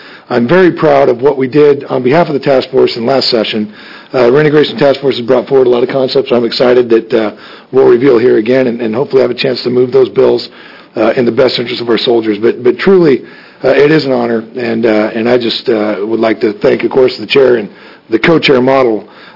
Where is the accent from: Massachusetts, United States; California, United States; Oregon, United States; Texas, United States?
Oregon, United States; Gresham; State Representative out of House District 50, which is Gresham, my hometown.